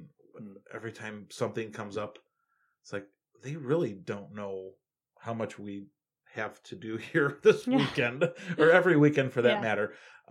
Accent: Chicago, Illinois, United States; now in Buchanan, United States; And it's totally different from, you know, where I grew up in Chicago.

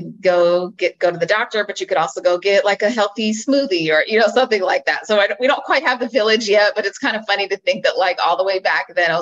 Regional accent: Oakland, California, United States; I was born and raised in Oakland, and I went to Oakland Public Schools and went on to college

